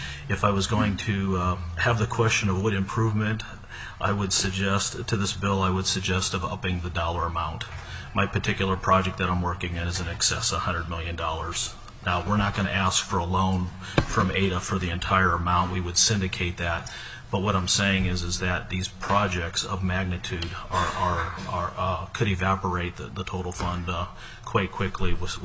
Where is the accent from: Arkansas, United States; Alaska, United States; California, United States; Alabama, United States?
Alaska, United States; Juneau; Mr. Chair and Senate Finance Committee … I'm from Juneau, Alaska.